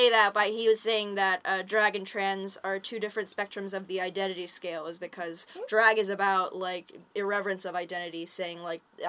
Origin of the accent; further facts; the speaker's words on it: British Columbia, Canada; I grew up near Mount Washington on Vancouver Island